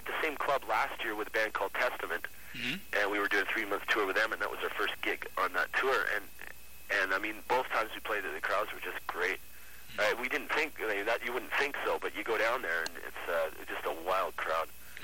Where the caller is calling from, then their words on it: New Orleans, Louisiana, United States; Where the hell are we? New Orleans.